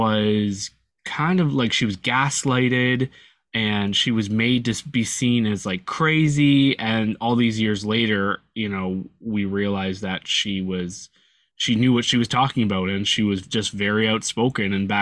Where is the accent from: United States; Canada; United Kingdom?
Canada; And I'm Canadian, so like a lot of this is just right over my head.